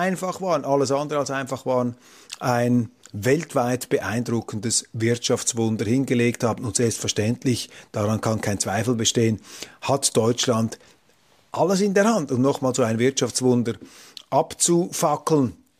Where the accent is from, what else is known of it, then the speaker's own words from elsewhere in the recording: Switzerland; für mich als Schweizer natürlich interessant, eine Chemiestadt